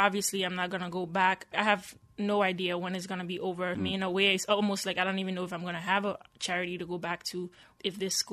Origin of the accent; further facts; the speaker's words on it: Liberia; I am from Liberia, but I live here.